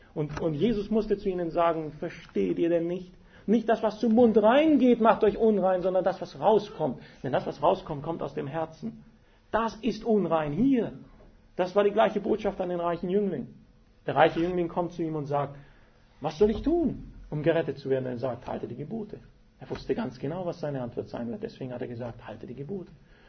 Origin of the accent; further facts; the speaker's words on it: Romania; Ich komme aus Rumänien ursprünglich.